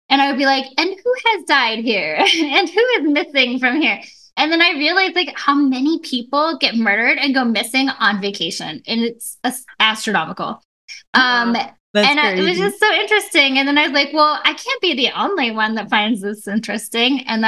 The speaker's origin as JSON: {"language": "English", "region": "Iowa", "country": "United States", "tie": "born or raised there", "also_born_or_lived": "Wisconsin", "said": "I'm a Midwestern girl. I grew up in the Midwest, Iowa, Wisconsin. I grew up mostly in Iowa. My parents live in Wisconsin now."}